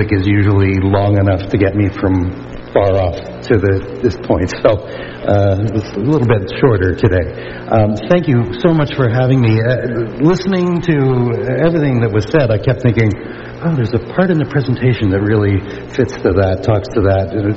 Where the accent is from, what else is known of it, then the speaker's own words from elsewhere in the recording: Uganda; born there; Legitimately, I was born in Uganda